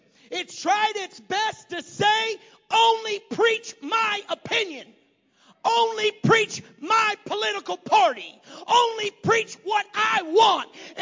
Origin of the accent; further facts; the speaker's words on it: Homosassa, Florida, United States; I was born and raised in Old Homosassa.